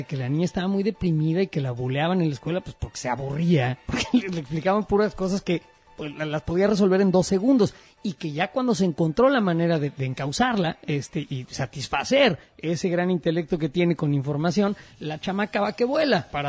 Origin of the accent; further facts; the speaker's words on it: Mexico City, Mexico; yo también ñereo de vez en cuando, soy de la Ciudad de México